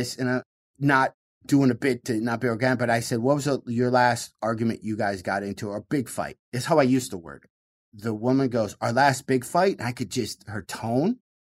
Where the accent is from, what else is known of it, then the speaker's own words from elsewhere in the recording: Michigan, United States; I would talk about, you know, growing up in Michigan, how we leave at 7 a.m. and it'd be 7 p.m.